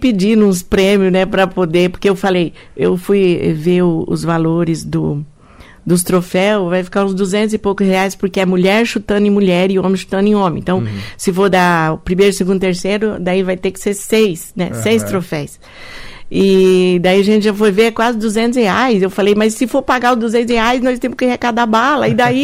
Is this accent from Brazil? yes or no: yes; Ubiratã, Paraná, Brazil; now in Cascavel, Brazil; Eu vim de Ubiratã.